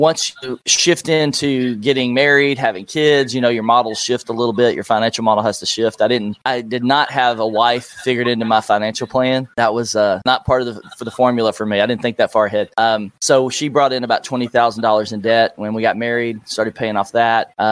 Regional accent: Nashville, Tennessee, United States; which I would love to see everybody in Nashville, Tennessee, my hometown, have a millionaire plan just like I did when I was 25.

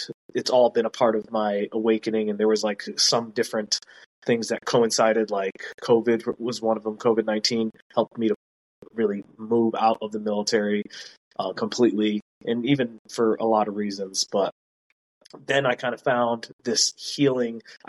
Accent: United States; I'm from America. Born and raised

